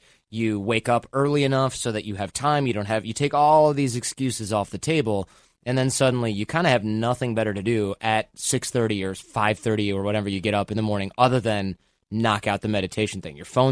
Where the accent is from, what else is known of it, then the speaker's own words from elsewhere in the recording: Michigan, United States; It's cold. I grew up in Michigan. It's freezing.